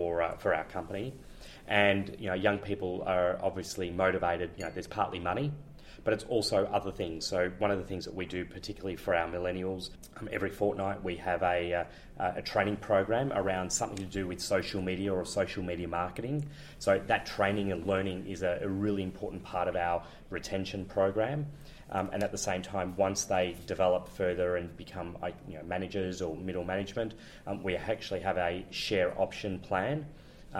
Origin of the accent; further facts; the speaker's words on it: Melbourne, Victoria, Australia; moved away as an adult; now in Amsterdam, Netherlands; I'm originally from Melbourne. I'm a Melbourne boy, in fact, from Richmond. And about 3.5 years ago, in order to be as close to the company as possible, I moved myself and my family to Amsterdam